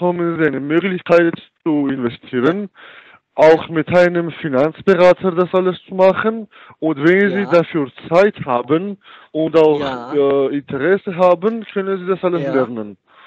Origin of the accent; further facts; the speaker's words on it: Chicago, Illinois, United States; German is a second language; moved away as an adult; now in Germany; Von Nordamerika, ich komme aus Chicago.